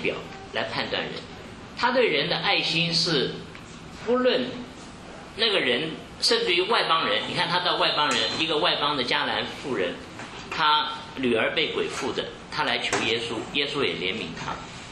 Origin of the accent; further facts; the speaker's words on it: China; 我们中国人